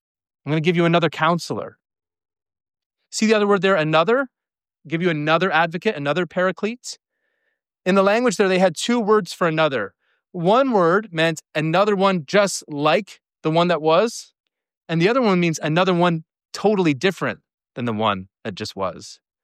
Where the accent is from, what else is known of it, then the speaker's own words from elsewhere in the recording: Newfoundland and Labrador, Canada; You know, I grew up in Newfoundland.